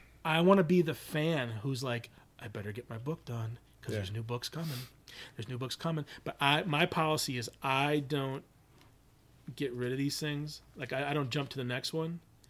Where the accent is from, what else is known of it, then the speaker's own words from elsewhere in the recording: Michigan, United States; It's like I'm from Northern Michigan, and I remember old timer, like kind of farmers